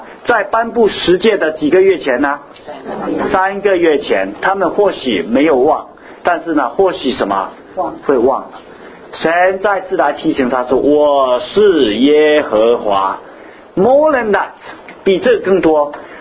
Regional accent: China; 在我们中国人历史也很多神，对不对？

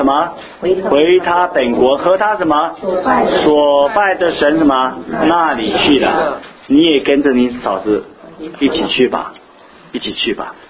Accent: Xiamen, Fujian, China; 我记得我是在厦门鼓浪屿出生的哈，鼓浪屿我们那个小岛哈，鼓浪屿是个小岛，是 totally 是个 island， 大概只有20000人。

